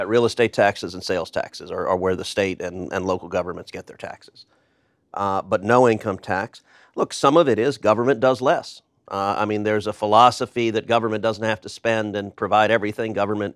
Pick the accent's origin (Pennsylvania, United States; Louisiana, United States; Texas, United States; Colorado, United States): Texas, United States; And I got to say, as a Texan, that is weird.